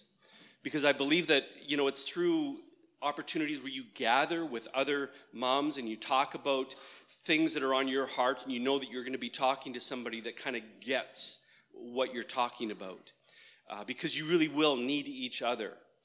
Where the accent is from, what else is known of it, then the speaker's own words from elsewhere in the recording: Brandon, Manitoba, Canada; Brandon is where I grew up. So this is my hometown. I pastor in my home church. And so it is, I love Brandon. I love Westman. I love this community.